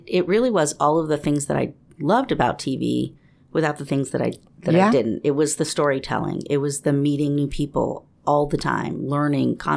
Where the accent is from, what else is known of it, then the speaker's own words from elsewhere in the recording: San Diego, California, United States; also born or lived in Boston / New York City; now in Ohio, United States; I mean, I grew up in San Diego. Yeah, I grew up in San Diego. I went to school in Boston, lived in New York City.